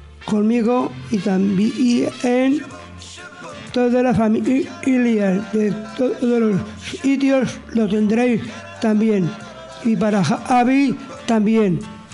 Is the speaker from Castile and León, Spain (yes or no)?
yes; Soria, Castile and León, Spain; born there; Nacimos todos en Soria.